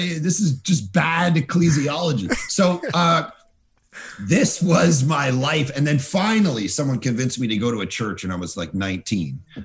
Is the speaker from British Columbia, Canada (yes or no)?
no; Toronto, Ontario, Canada; I grew up in Toronto, just outside of Toronto, in a little suburb out there. And, I grew up in a non-Christian home.